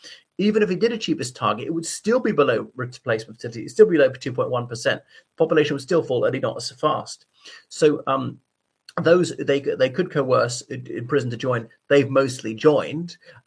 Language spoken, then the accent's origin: English; Ireland; from Ireland.